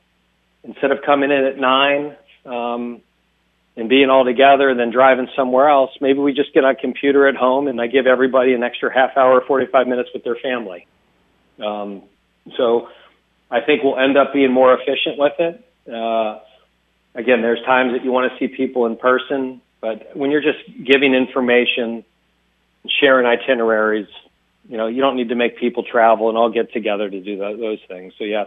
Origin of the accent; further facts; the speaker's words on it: Youngstown, New York, United States; Where I grew up in Youngstown, New York